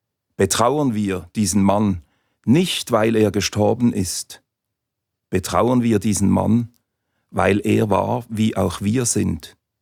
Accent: Basel, Basel-Stadt, Switzerland; Als Basler waren mir die berndeutsche Gedichte viel weiter weg.

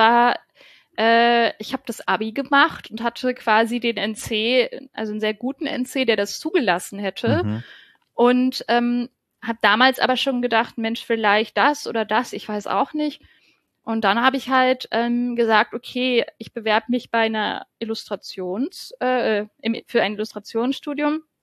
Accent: Brandenburg, Germany; Ich komme vom Dorf aus Brandenburg.

